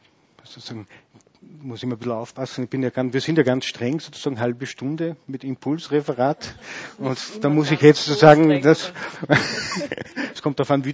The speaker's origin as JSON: {"language": "German", "country": "Austria", "said": "Auch die Konzerthausbautätigkeit, zwar nicht von regelmäßig bespielten Konzerthäusern bei uns in Österreich"}